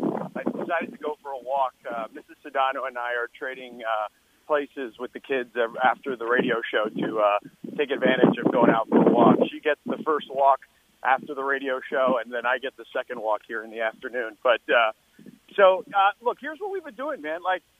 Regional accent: Miami, Florida, United States; Listen, I grew up in Miami. There's a lot of transplanted New Yorkers there.

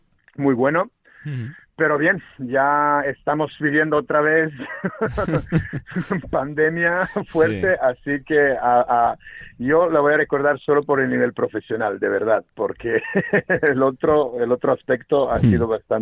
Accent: Serbia; Yo nací en Serbia y, claro, nací en los 70, 77, y crecí en los 80.

